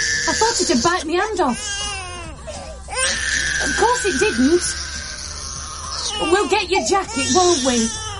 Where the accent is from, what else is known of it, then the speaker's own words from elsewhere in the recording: Yorkshire and the Humber, United Kingdom; also born or lived in Glasgow; No. I'm from Yorkshire, but I've lived all over.